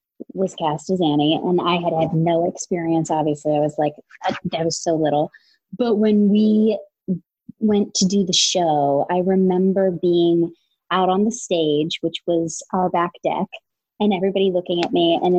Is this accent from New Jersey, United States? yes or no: yes; Ridgewood, New Jersey, United States; But then I grew up in Ridgewood, New Jersey.